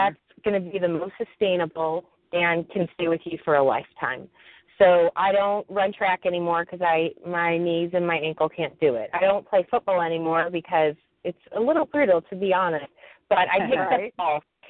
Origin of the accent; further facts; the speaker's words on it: Detroit, Michigan, United States; I grew up in Detroit, so if I can work my way through it, I'm sure anybody can.